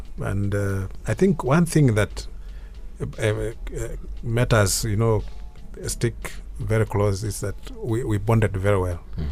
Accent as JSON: {"language": "English", "country": "India", "moved": "yes", "lives_now": "Nairobi, Kenya", "said": "When I came from India"}